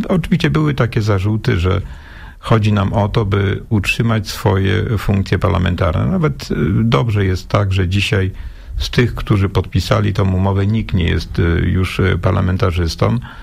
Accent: Gubin, Lubusz Voivodeship, Poland; Ja akurat pochodzę z Gubina

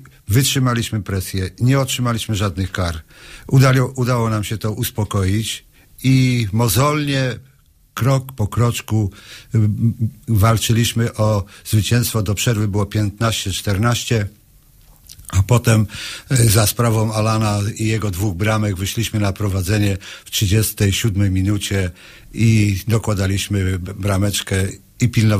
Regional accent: Poznań, Greater Poland Voivodeship, Poland; Ja pochodzę z Poznania, jako junior grałem w Obornikach

